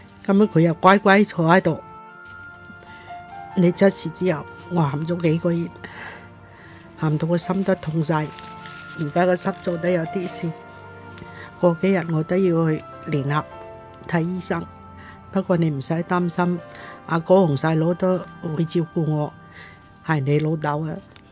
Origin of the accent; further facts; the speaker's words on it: Hong Kong; 根本都没有将我们香港人的性命放在眼里面。